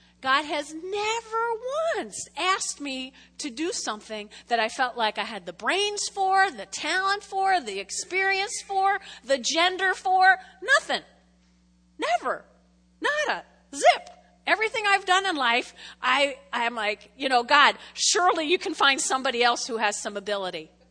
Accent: New York, United States; I'm from New York, you know, New York area.

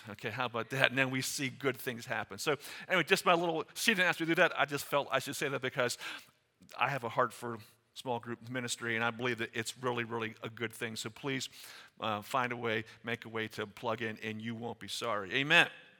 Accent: Pennsylvania, United States; And so we come from Beaver County, so we're about 4 hours west of here, where we're almost on the Ohio line, probably about 13 miles from the Ohio line. So we're still in Pennsylvania, but we're way on the western side.

